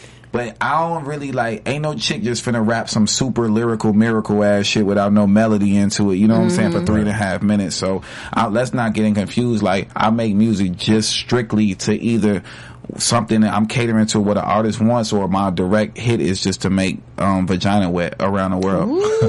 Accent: Chicago, Illinois, United States; I'm from Chicago and I'm black.

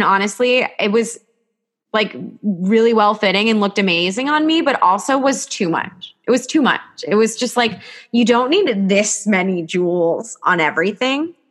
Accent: New Jersey, United States; now in New York, United States; Because I'm from New Jersey, so I moved to the city right away.

